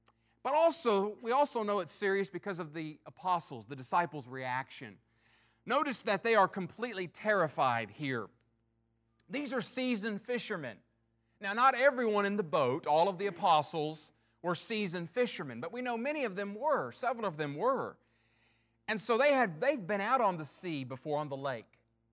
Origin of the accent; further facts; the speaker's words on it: Oklahoma, United States; those of us, we're from Oklahoma, we know what happens when cold air and warm air get together.